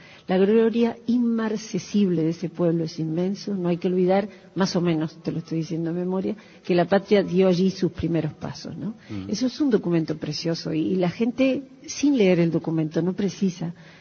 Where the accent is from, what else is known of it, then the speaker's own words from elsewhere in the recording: Las Piedras, Canelones, Uruguay; Muchas gracias por invitarme a mi pueblo, porque como me mudé hace ya 3 años que no vivo aquí